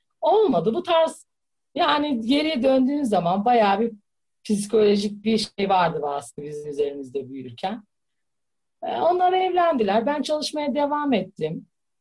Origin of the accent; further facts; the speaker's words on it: Istanbul, Turkey; 1982 doğumluyum. İstanbul'da doğdum. Doğuma 30, 29 yaşına kadar aynı mahallede kaldım. Orada büyüdüm. 5 çocuklu bir ailenin 3. çocuğuydum.